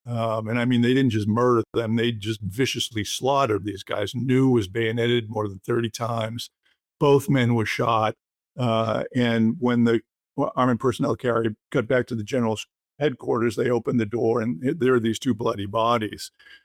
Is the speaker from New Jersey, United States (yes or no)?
no; Massachusetts, United States; I mean, I grew up outside Boston. I'm Irish Catholic.